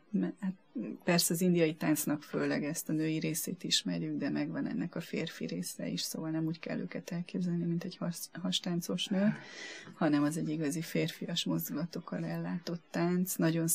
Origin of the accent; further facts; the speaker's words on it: Hungary